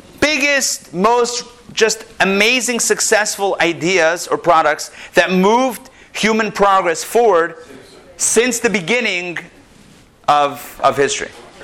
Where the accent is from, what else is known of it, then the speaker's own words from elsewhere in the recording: Pittsburgh, Pennsylvania, United States; We were one of the holdouts in growing up in Pittsburgh. We had a rotary phone.